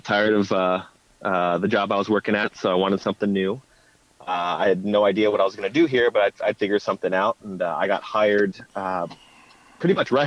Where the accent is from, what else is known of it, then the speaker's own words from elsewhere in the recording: San Diego, California, United States; I grew up in San Diego, big beer city, knew a lot of people at breweries.